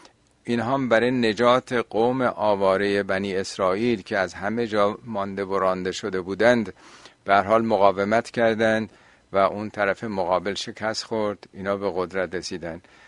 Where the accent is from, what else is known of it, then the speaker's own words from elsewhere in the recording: Iran; حالا ما چون ایرانی هستیم و شاید بیشتر حساسیت رون باشه